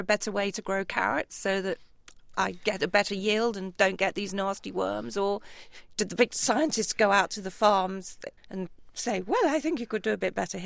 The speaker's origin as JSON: {"language": "English", "country": "United Kingdom", "said": "it might be because I'm Brit, so don't know about these American things"}